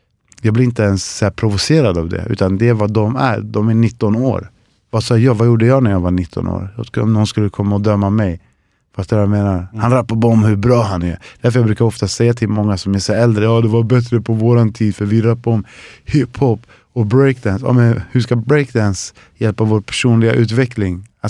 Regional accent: Chile; now in Sweden; Jag kommer från södra Chile, så vi har massa träd

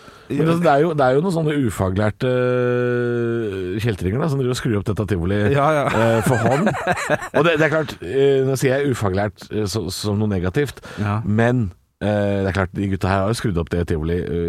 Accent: Drammen, Buskerud, Norway; Ja, altså jeg er fra Drammen

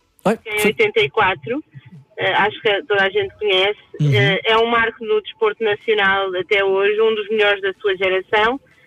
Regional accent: Viseu, Portugal; Então, quem é que colocou a minha terra no mapa? Viseu tem bastantes figuras ou personalidades que são historicamente reconhecidas.

